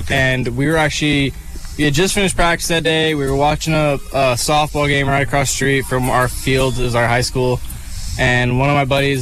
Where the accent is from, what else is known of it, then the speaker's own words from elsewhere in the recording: California, United States; Like, I'm from California. We don't get that kind of cold.